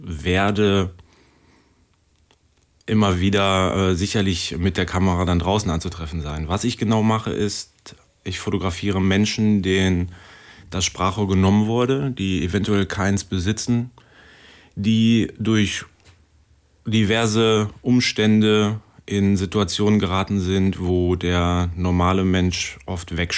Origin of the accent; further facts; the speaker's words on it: Langenfeld, North Rhine-Westphalia, Germany; born there; now in Cologne, Germany; Ich bin in Langfeld geboren, quasi vor der Tür.